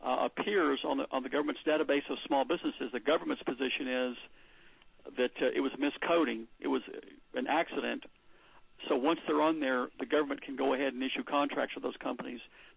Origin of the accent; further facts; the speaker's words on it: Austin, Texas, United States; I'm a Republican from Austin, Texas.